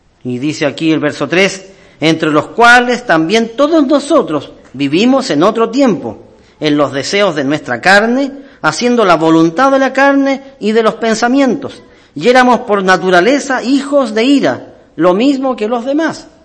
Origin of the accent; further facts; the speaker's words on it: Coyhaique, Aysén, Chile; also born or lived in Osorno; Yo nací en Osorno, pero después mis padres viajaron a Coyhaique por trabajo. Y viajábamos de Coyhaique a Osorno todos los años